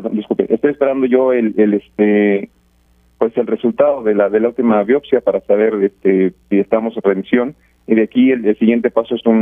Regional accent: Mexico; now in Puerto Rico; La verdad es que yo como mexicano, usted tiene un sistema de salud a comparación de nuestro país bastante

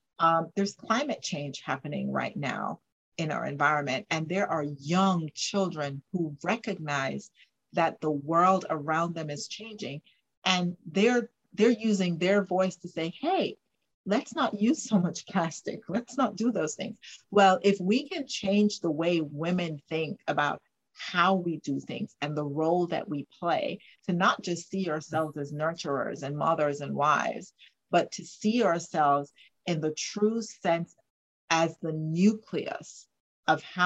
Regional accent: Jamaica; I was born and raised in Jamaica, so I went to school in Jamaica. So I attended Arden High School

